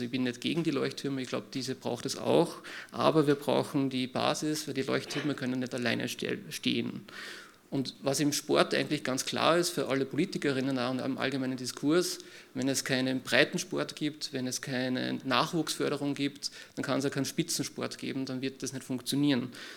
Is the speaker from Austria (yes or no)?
yes; Upper Austria, Austria; Ich bin aus Oberösterreich, ich weiß, von was ich rede.